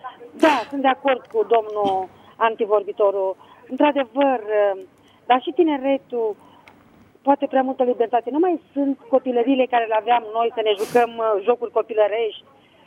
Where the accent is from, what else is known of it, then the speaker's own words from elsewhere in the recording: Bucharest, Romania; sunt din București.